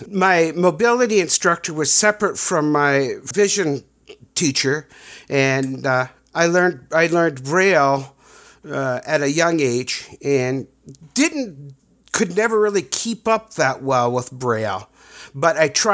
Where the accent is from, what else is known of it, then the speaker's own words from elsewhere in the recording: Minnesota, United States; also born or lived in St. Cloud; I was born in a little town, it's not so little, about 30, 40,000. Little town just out of the Twin Cities, about 50, 60 miles, called St. Cloud, Minnesota.